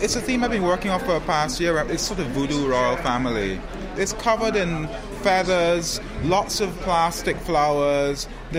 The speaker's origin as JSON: {"language": "English", "country": "Guyana", "tie": "born or raised there", "said": "growing up in Guyana."}